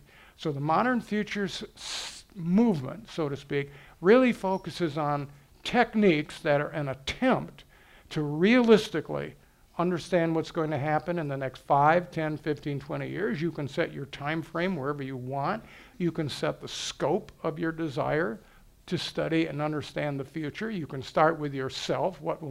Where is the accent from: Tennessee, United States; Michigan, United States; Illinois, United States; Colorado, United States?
Illinois, United States; Chicago; Now, I will make a prediction. I'm from Chicago. I'll make a prediction.